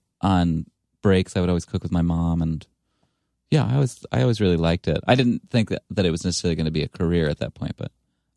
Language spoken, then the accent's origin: English; Ithaca, New York, United States; I'm from Ithaca